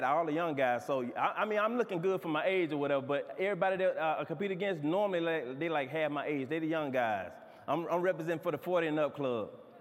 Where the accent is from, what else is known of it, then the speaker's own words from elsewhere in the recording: Mississippi, United States; I'm originally from Mississippi.